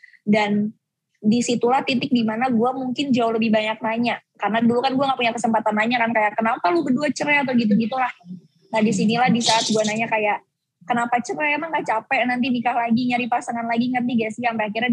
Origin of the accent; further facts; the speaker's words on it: West Java, Indonesia; Kebetulan gue di rumah dipanggil Neng kan, karena gue orang Sunda.